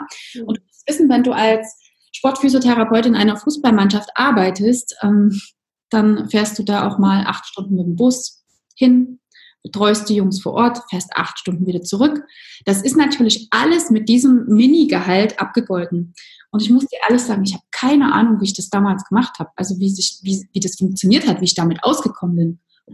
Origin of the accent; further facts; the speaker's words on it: Zwickau, Saxony, Germany; now in Dresden, Germany; Nein, ich bin tatsächlich in Zwickau aufgewachsen und lebe jetzt seit genau 7 Jahren in Dresden. Nächsten Monat, also im November, werden es genau 7 Jahre.